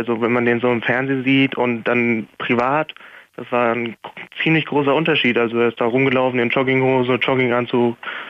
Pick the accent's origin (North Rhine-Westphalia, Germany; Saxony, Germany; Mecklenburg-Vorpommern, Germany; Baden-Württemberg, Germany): Baden-Württemberg, Germany; Heidelberg; born there; Und wir kommen gebürtig aus Heidelberg